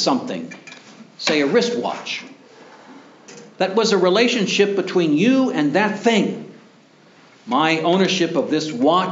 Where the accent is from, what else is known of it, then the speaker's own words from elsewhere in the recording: Virginia, United States; if you ever visit Jefferson's stately home, Monticello, in my home state of Virginia